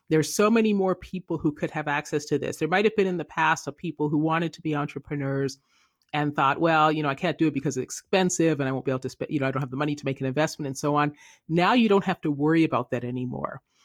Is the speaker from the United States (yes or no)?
no; Canada; also born or lived in England; But I was born in England and grew up in Canada